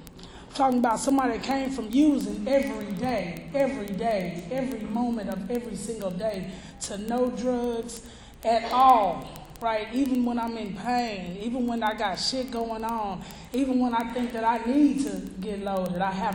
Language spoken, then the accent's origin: English; Dallas, Texas, United States; So, like you already heard, I'm from Dallas, Texas.